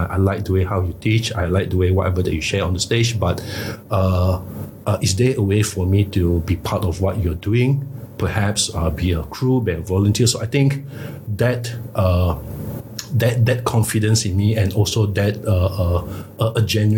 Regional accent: Malaysia; I'm from Malaysia.

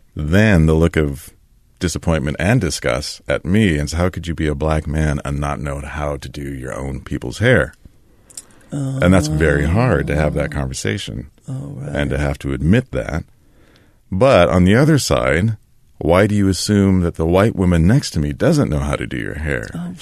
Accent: Puyallup, Washington, United States; also born or lived in Tacoma; Growing up in Tacoma, Puyallup, in a rural town with the community from which we lived, it was fantastic because most of all, it allowed me to be my own person.

